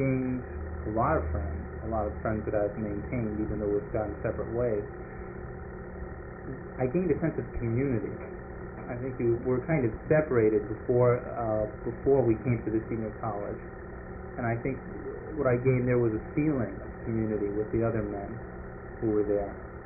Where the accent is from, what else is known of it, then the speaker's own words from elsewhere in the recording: New York, United States; And of course, growing up on Long Island, I mean, who doesn't know what an ocean looks like?